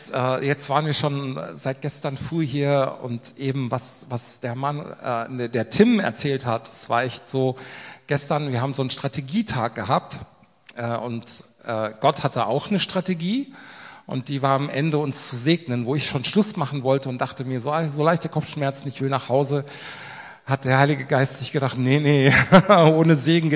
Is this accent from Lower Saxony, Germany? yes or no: no; Hesse, Germany; kommen aus dem Norden von Hessen, also nicht wirklich. Wir wohnen da. Carolyn kommt aus Indien. Ich komme tatsächlich daher. Ich bin so ein richtiger Hessekopf.